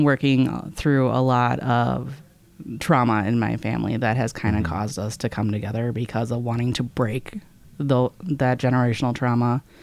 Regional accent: Lakeville, Minnesota, United States; I grew up in Lakeville, moved down to Faribault, was there for a while. Now we're back up in the Lakeville area.

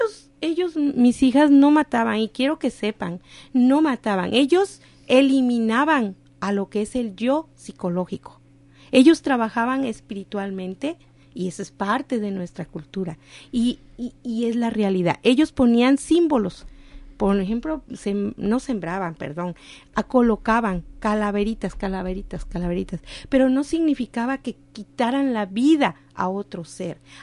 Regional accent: Mexico; nosotras, mija, nunca imaginamos, nosotros somos de México, ¿verdad?

